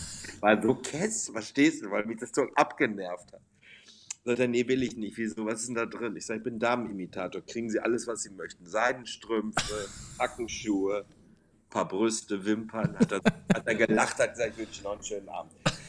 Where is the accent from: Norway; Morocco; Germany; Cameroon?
Norway; Ich sage, ich komme aus Norwegen.